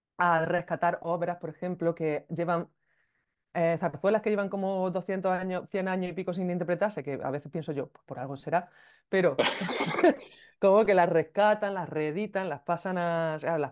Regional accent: Andalusia, Spain; accent: Andalusian; en mi destreza natural yo tengo un acento más andaluz, pero bueno, quería neutralizar un poco ese acento

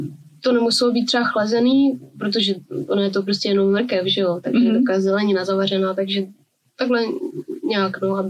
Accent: Rýmařov, Moravian-Silesian Region, Czechia; jakože jsem z Rýmařova

